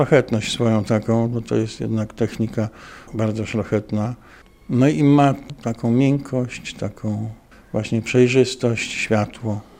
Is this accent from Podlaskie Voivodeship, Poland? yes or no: yes; Białystok, Podlaskie Voivodeship, Poland; Od zawsze jestem białostoczaninem.